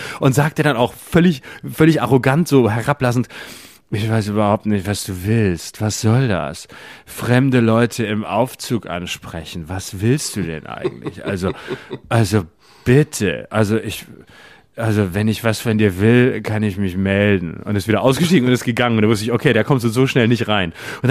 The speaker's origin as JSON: {"language": "German", "region": "Baden-Württemberg", "country": "Germany", "tie": "born or raised there", "said": "aus meiner Heimat, aus Schopfheim und aus Backnang und aus Bietigheim."}